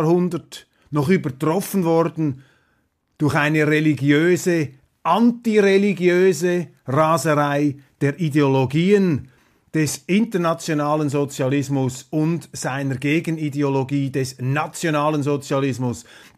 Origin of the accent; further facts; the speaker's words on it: Switzerland; Wir können das nicht beeinflussen als Schweizer, meine Damen und Herren.